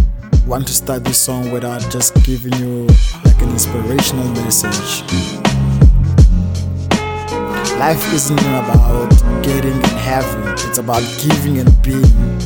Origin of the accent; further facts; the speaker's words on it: Northern Cape, South Africa; I'm from Post Mosbach, Bichoko in the Northern Cape.